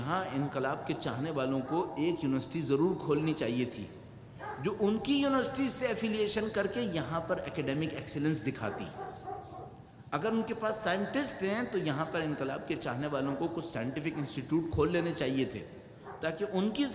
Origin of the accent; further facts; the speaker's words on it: Pakistan; اچھا اب میں جواب میں کہوں گا میں تو پاکستانی ہوں نا اس لیے میں نہیں لے سکا